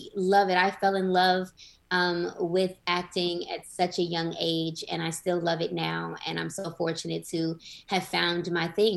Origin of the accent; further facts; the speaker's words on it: Los Angeles, California, United States; Well, it's crazy because I'm from LA.